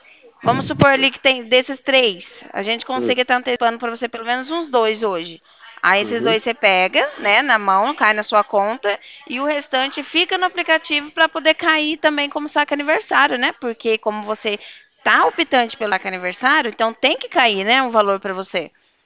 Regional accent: Paraná, Brazil; Eu sou daqui do Paraná.

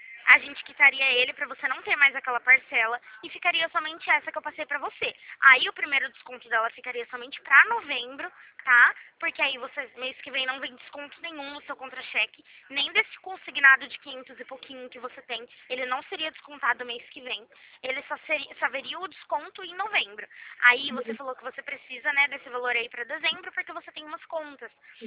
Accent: Presidente Prudente, São Paulo, Brazil; a gente é de Presidente Prudente também.

